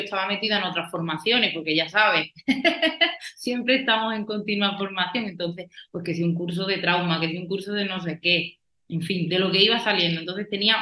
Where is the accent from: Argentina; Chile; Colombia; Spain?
Spain; Málaga, Andalusia; Yo soy de Málaga y yo estaba en Granada.